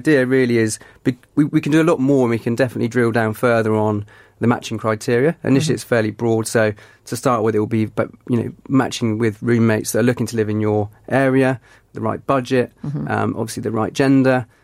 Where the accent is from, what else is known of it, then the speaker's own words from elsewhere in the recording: Bournemouth, South West England, United Kingdom; now in London, United Kingdom; I came from Bournemouth in 2009 to move up to London